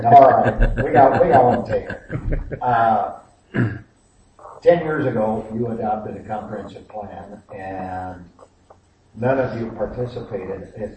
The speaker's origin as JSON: {"language": "English", "region": "Indiana", "country": "United States", "said": "And little did I know, because I was from Indiana, that I'd be here and working under this."}